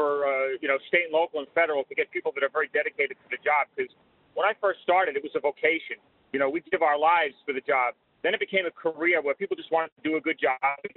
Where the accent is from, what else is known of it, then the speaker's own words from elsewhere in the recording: New York, United States; now in Florida, United States; even though I live in Florida, I'm from New York formerly